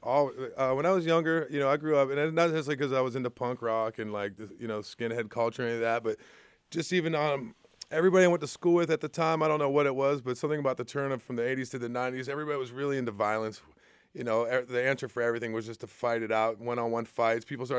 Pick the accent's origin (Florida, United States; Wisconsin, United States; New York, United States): Florida, United States; now in Atlanta, United States; But, you know, growing up in Florida and going to Miami, to South Beach, even when it was abandoned as a kid for hurricane season